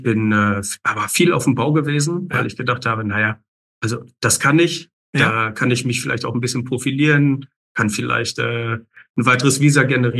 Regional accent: North Rhine-Westphalia, Germany; also born or lived in Australia; now in Hamburg, Germany; wohnhaft in Hamburg. Der sogenannte Quittje, ich darf ja nicht Hamburger sagen, ich bin dazugezogen als Sauerländer.

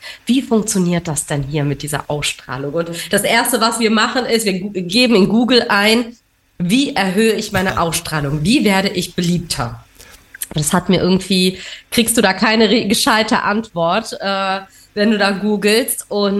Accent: Germany; born there; ich bin als Flüchtlingskind hier in Deutschland zur Welt gekommen und meine Eltern sind aus Sri Lanka geflohen.

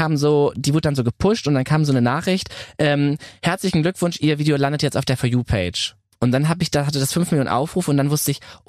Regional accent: North Rhine-Westphalia, Germany; Und ich bin ja aus dem Ruhrgebiet und es gab ganz oft diese Friseure Unisex.

